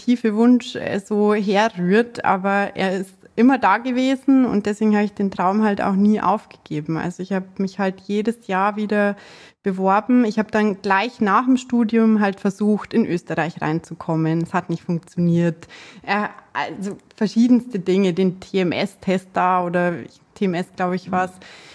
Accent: Munich, Bavaria, Germany; sag jetzt trotzdem, wo ich wohne. Ich komme aus München, also schön in Bayern. Ich versuche mich jetzt auch mit dem Dialekt ein bisschen zurückzuhalten, dass mich jeder versteht.

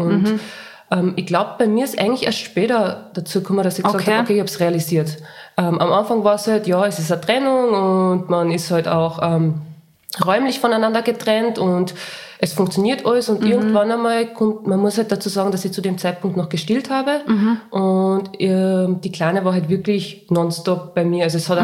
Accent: Linz, Upper Austria, Austria; ich komme aus Linz, bin 30 Jahre alt

